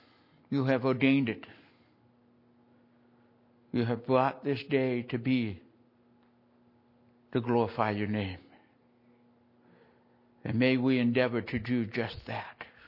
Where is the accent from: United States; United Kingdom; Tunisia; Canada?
Canada; I grew up in Canada and I played hockey. Of course, you can't be Canadian unless you play hockey.